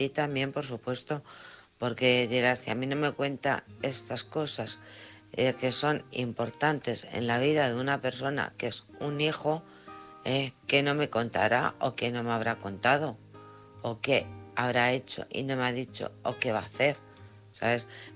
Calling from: Alcorcón, Community of Madrid, Spain; de Alcorcón.

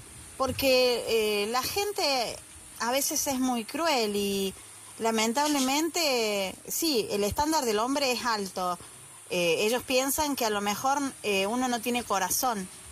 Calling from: Argentina; desde Argentina, antes que me olvide.

